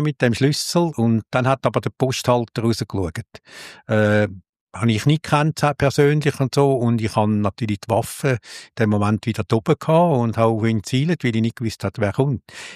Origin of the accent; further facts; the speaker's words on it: Switzerland; bei uns in der Schweiz sicher nicht so extrem wie in unserem Amerika oder so.